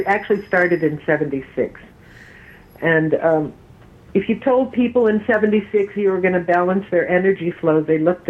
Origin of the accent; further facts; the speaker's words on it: Phoenix, Arizona, United States; I was raised in Phoenix, Arizona.